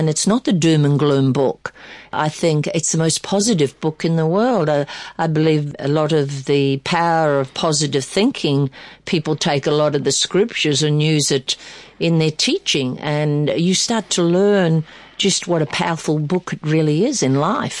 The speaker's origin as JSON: {"language": "English", "country": "Australia", "also_born_or_lived": "United States", "said": "And we could have stayed on in America and made a lot of money, but being an Aussie and we looked at going farming and so we came back home."}